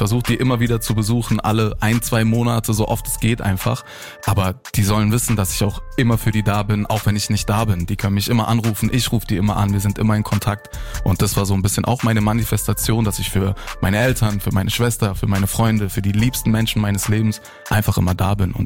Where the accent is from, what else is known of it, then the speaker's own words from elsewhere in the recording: Oberkirch, Baden-Württemberg, Germany; now in Berlin, Germany; ich wohne ja in Berlin, ich komme aber nicht aus Berlin. Ich bin 700 Kilometer weg von Berlin groß geworden und geboren. Oberkirch heißt das Dorf. Das ist zwischen Freiburg und Karlsruhe an der französischen Grenze.